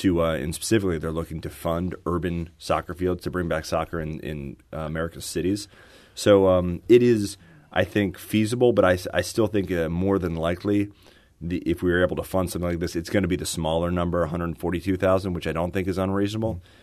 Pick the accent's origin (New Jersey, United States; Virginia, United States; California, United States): Virginia, United States; also born or lived in Florida / New Orleans / North Carolina; My wife and I have moved around a lot. I'm from Virginia. I've lived everywhere from 2 stops in Florida to New Orleans to North Carolina.